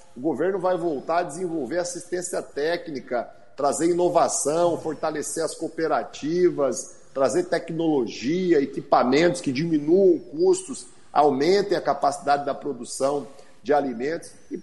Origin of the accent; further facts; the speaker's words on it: Paraná, Brazil; eu nasci e sempre vivi no Paraná.